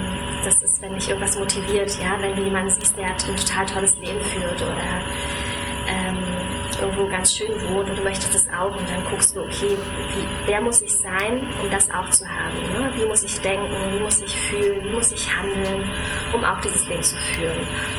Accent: Berlin, Germany; Ich wohne in Berlin, ich komme aus Berlin, hier geboren und aufgewachsen und ja, lebe und arbeite hier.

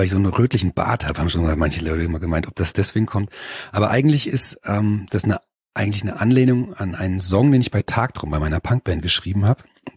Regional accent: Mainz, Rhineland-Palatinate, Germany; born there; now in Marktsteinach, Germany; eigentlich bin ich in Mainz geboren sogar

